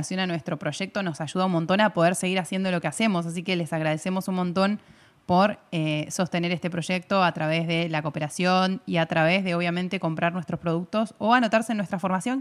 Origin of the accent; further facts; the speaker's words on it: Argentina; yo vengo de una región de Argentina donde el trueque en algunos aspectos sigue sucediendo.